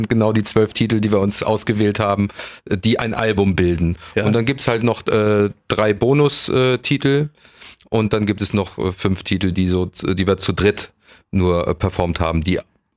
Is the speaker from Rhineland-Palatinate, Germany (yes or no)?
no; Hamburg, Germany; Wir sind ja beide aus Hamburg.